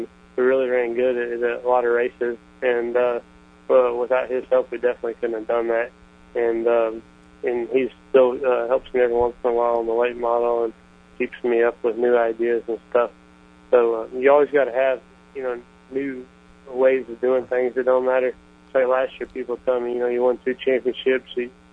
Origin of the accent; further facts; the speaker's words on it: Texas, United States; Yes, sir. We're from Texas, and we actually race in more on the East Coast because there's no racing for super late models in Texas.